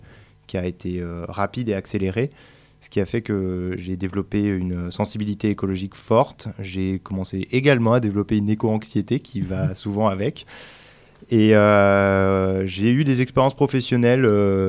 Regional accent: Auvergne-Rhône-Alpes, France; je suis originaire de la région de Lyon où j'ai grandi

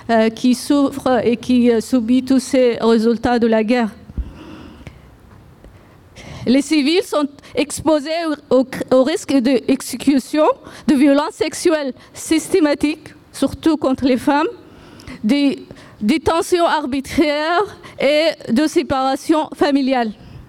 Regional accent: Sudan; first language Arabic; French is a second language; Je m'excuse si j'ai un accent, si je fais des erreurs en français. Ma langue maternelle, c'est l'arabe. Ma langue maternelle, c'est l'arabe. Je suis fière de ma langue.

